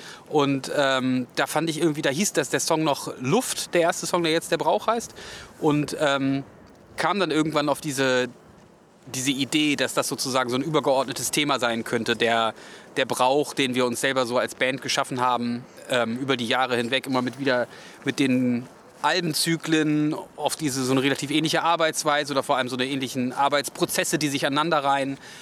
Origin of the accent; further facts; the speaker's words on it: Hannover, Lower Saxony, Germany; Wir kommen ja aus Hannover.